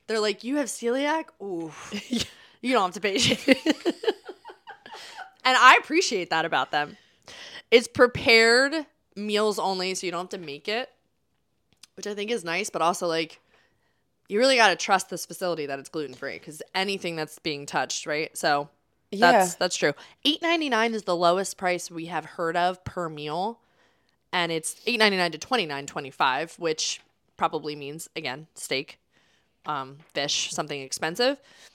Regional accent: Pennsylvania, United States; because we're from Delco

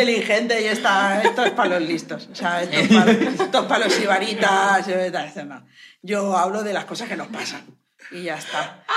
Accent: Tavernes Blanques, Valencian Community, Spain; tú eres de Taberners Blanca. Y digo, ¿te sabes mi pueblo?

